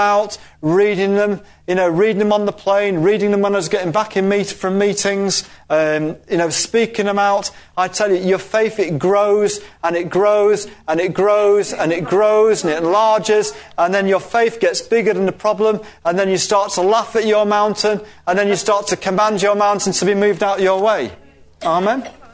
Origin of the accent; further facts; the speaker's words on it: Scotland, United Kingdom; born there; You know, I was born in Scotland, so when I say that.